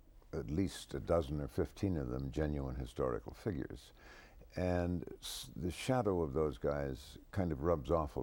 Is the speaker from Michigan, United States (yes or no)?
yes; Michigan, United States; also born or lived in Illinois; Yes, and raised in Michigan.